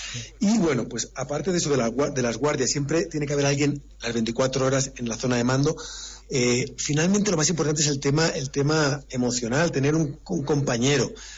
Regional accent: Palma, Balearic Islands, Spain; yo soy mallorquín, nací en la ciudad de Palma de Mallorca y bueno, vivo muy cerca del mar, ¿no? Pero claro, mis padres son de la península, ¿no?

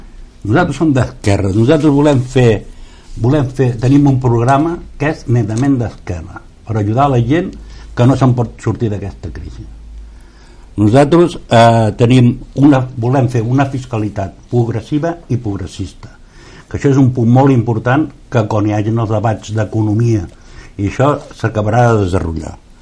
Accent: L'Escala, Catalonia, Spain; jo soc fill de l'Escala i he tornat, no fa gaire

